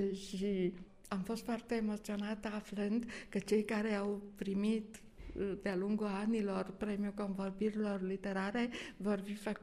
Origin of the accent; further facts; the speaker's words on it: Romania; Eu mi-amintesc ca româncă